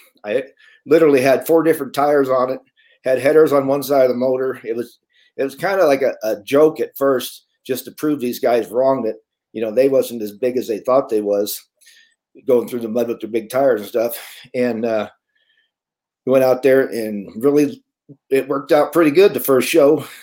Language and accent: English; Arizona, United States; You know, growing up in Arizona, there's always good places to go four-wheeling and do stuff.